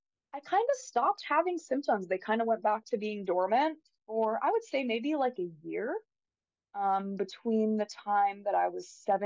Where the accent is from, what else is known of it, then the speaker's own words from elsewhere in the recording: Denver, Colorado, United States; I was also at school at the Community College of Denver, because I grew up in Denver.